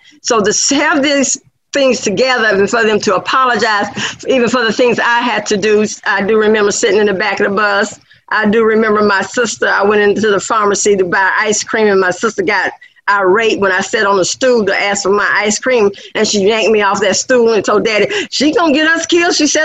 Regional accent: Georgia, United States; see, I grew up in Walker County. My daddy's family came out of enslavement in Walker County, we believe, Walker, Catoosa County area there, right there on that line there.

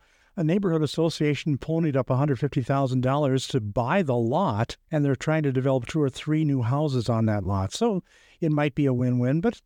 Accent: Bismarck, North Dakota, United States; I used to pass it a lot during me growing up in Bismarck and also the drive to work.

